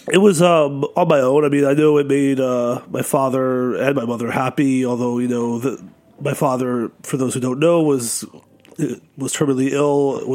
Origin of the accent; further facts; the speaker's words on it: New York City, New York, United States; I grew up in New York City. I was always really enamored by the culture of music in this city